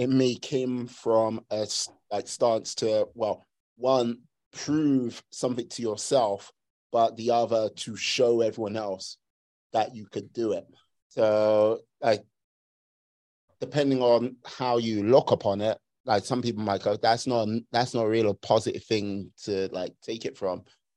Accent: London, United Kingdom; I say this as a Londoner

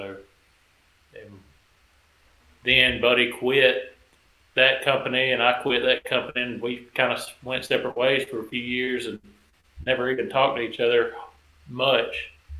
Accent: Andalusia, Alabama, United States; From South Alabama. A little town called Andalusia.

